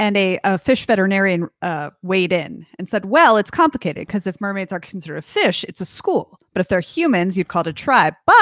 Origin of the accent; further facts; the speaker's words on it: Wisconsin, United States; we grew up right near Madison, Wisconsin, so it'd be weird if there were like